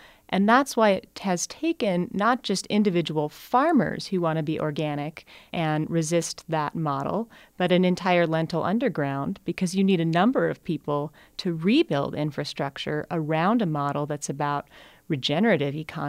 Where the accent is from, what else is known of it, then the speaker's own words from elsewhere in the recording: Missoula, Montana, United States; I am from Missoula.